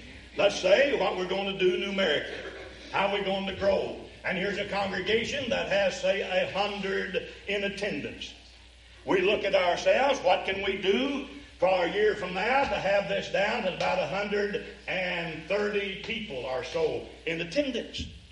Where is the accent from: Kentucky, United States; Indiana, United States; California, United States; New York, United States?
Kentucky, United States; I can recall as a boy growing up in Eastern Kentucky, people would come.